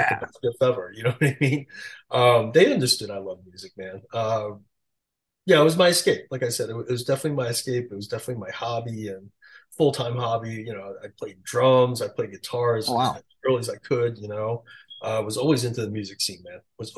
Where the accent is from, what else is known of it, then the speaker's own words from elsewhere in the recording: Queens, New York, United States; I just met a bunch of young DJs at the time mm-hmm. growing up in Queens. And was really lucky too. My neighbors across the street from me in Queens were these two older guys